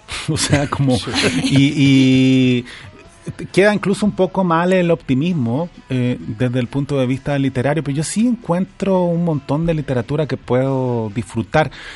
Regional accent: Chile; soy chileno, tengo sí. esa todavía.

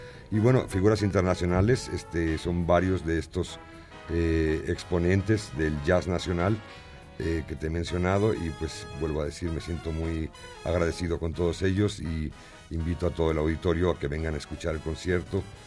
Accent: Spain; born there; moved away; Soy nacido en España, aunque aquí he vivido más de la mitad de mi vida.

